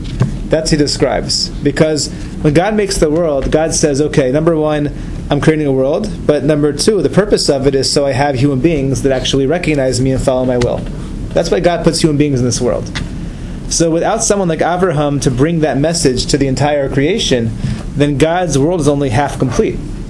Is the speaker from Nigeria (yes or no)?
no; Atlanta, Georgia, United States; This is written by Rabbi Emanuel Feldman, who was my rabbi growing up in Atlanta many years back.